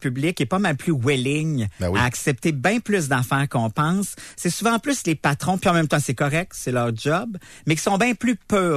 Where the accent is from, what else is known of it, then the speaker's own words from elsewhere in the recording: Quebec, Canada; Je viens de Charlevoix.